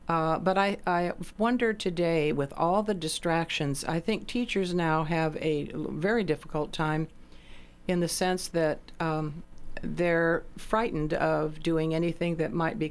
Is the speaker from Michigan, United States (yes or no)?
no; Riverside, California, United States; Well, I grew up in Riverside, California, and I took the bus in from our home, which is 10 miles out of town, walked a mile to the school